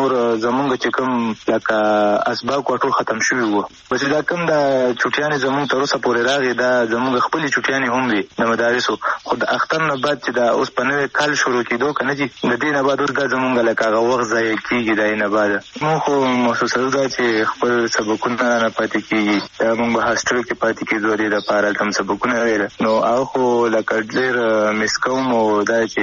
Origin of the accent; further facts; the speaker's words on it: Peshawar, Khyber Pakhtunkhwa, Pakistan; مونږ د پېښور علاقې یو چې کوم داسې علاقه وي چې هغې کې نت کار کوي